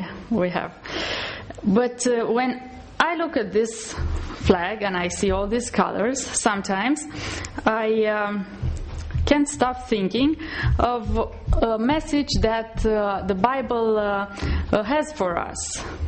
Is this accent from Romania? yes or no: yes; Romania; I come from Romania, and I would like to ask the children if they know the colors of the Romanian flag.